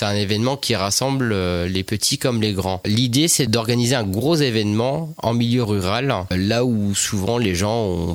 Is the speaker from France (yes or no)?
yes; Le Mans, Pays de la Loire, France; je suis originaire de Courguin et du Mans.